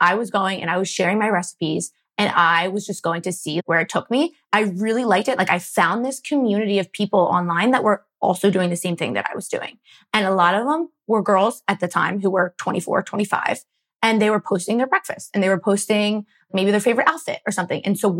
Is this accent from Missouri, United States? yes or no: no; Philadelphia, Pennsylvania, United States; I'm from Philly, born and raised in the suburbs. And then I never left. I've lived here my entire life